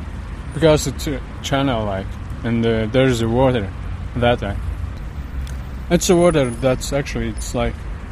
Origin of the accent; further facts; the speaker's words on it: Latvia; English is a second language; now in Clonee, Ireland; From Latvia.